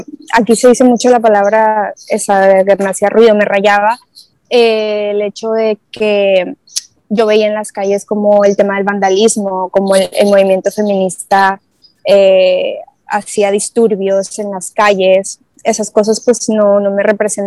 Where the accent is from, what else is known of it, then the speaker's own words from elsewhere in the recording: Mexico; also born or lived in United States / Nuevo Laredo; now in Spain; Hace 3 años que me casé y me mudé para España. Yo soy mexicana, nací en Estados Unidos, pero me considero mexicana, vivo en México, muy cerca de Dania, en Monterrey. Yo vivía en Nuevo Laredo